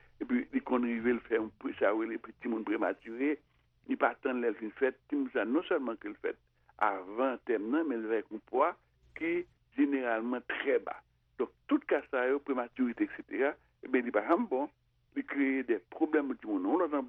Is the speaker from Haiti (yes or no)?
yes; Haiti; je suis dans un pays caribéen, c'est-à-dire que je suis haïtien